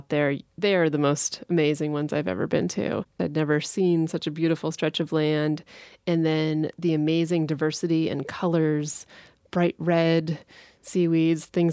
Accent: Northeast, United States; I grew up in the Northeast and spent a lot of time on the ocean, sailing off the coast of Maine and New Hampshire.

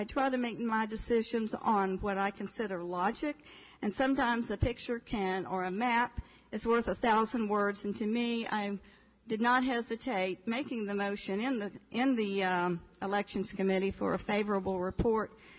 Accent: Winston-Salem, North Carolina, United States; I come from Winston-Salem, and we've had districts for some time.

